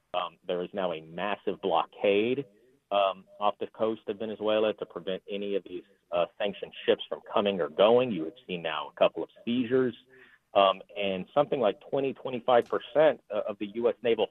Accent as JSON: {"language": "English", "region": "Texas", "country": "United States", "tie": "born or raised there", "said": "I grew up in Texas. I had family out in West Texas, which used to be oil country, a little bit less so now."}